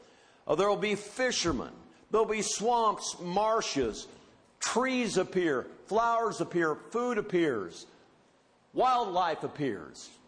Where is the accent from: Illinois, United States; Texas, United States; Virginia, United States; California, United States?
Illinois, United States; Champaign; born there; I was born in Champaign, Illinois.